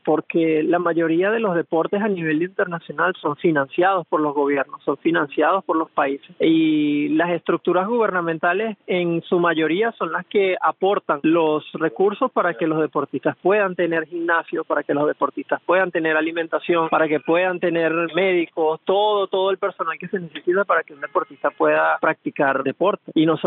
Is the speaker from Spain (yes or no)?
no; Venezuela; Gracias a Dios, como venezolano, nunca me tocó experimentar algún tipo de exclusión por ser venezolano.